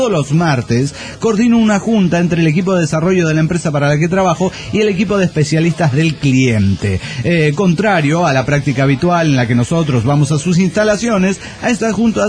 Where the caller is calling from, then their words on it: Panama; de Panamá.